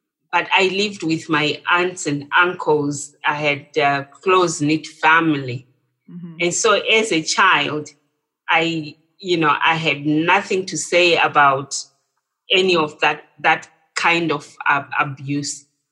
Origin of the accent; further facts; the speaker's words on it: Zimbabwe; moved away as an adult; also born or lived in England; I'm originally from Zimbabwe.